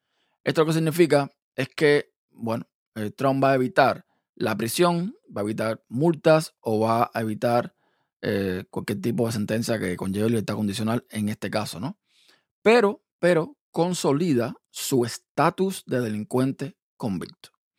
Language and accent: Spanish; United States; Por lo menos yo como estadounidense, yo me pregunto